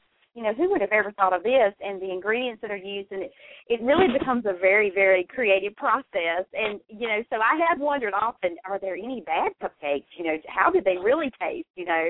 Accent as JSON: {"language": "English", "region": "the South", "country": "United States", "said": "Oh, you're just saying that because I'm a Southerner, that's all."}